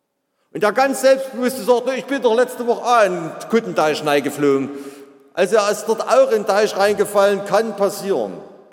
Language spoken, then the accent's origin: German; Saxony, Germany; im Westerzgebirge, bei Aue, im Küttengrund, im Lösnitzsaal. Dort bin ich geboren in der Ecke.